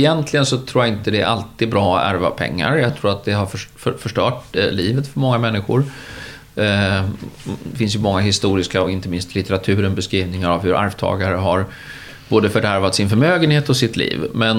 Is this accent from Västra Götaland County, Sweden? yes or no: no; Norrköping, Östergötland, Sweden; I Norrköping, i en liten villaförort som ligger utanför Norrköping som heter Linde.